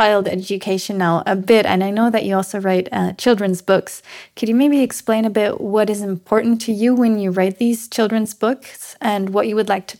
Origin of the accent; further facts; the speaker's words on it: Switzerland; English is a second language; because I'm obviously from Western society, I'm Swiss